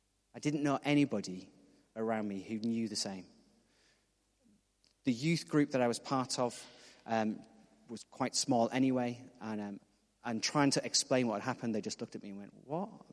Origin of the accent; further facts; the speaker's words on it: Hartlepool, North East England, United Kingdom; you probably can't guess from my accent, but I'm from the northeast of England. And so was he. He was from Newcastle. I was from slightly further south in Hartlepool.